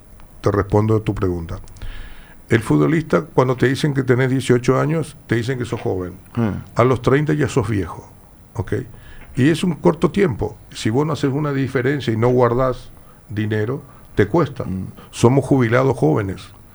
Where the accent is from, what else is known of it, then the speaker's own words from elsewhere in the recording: Paraguay; yo soy paraguayo